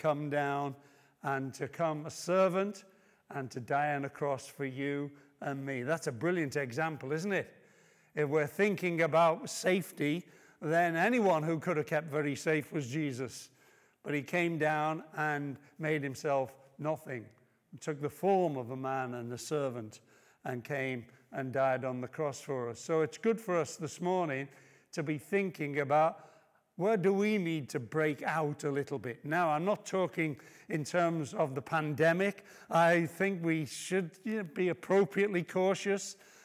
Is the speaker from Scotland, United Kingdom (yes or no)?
no; Liverpool, North West England, United Kingdom; I was raised in Liverpool